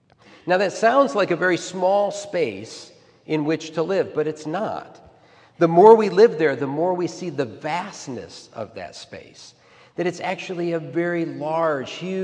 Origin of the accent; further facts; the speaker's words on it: Midwest, United States; born there; And I was born in Midwestern America where my family went to church